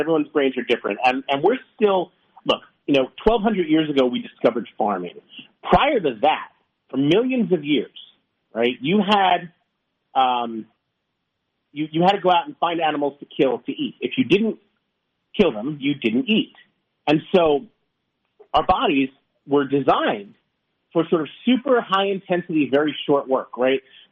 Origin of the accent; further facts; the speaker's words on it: New York City, New York, United States; growing up in New York City in the public schools in the 70s and 80s